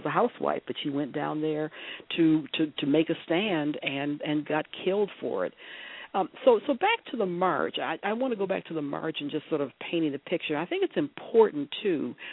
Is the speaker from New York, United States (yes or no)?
no; Detroit, Michigan, United States; I mean, I was from Detroit, so it was just a matter of catching the bus downtown with my uncle